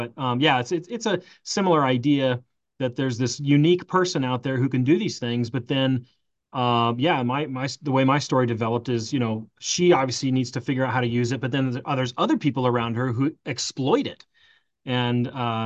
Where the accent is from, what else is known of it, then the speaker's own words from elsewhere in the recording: Colorado, United States; I also like to pay tribute to my home state of Colorado as much as I can and do as much filming here as I can